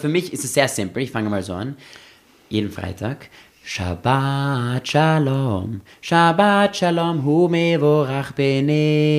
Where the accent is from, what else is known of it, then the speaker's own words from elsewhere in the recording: Austria; ich bin auch in Österreich aufgewachsen